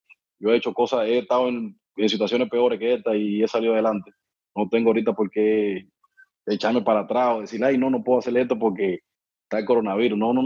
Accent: Cuba; yo soy un tipo que yo vengo de Cuba, hermano. En Cuba tú tienes que trabajar para tú poder ganarte la comida.

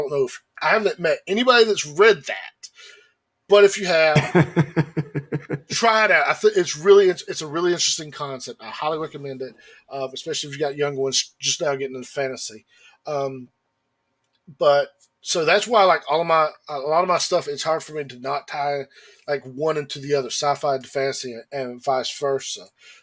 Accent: the South, United States; I'm from the South, so we went hunting

